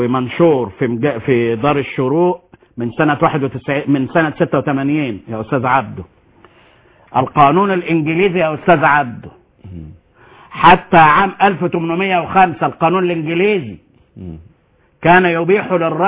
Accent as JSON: {"language": "Arabic", "country": "Egypt", "said": "انا كمصري"}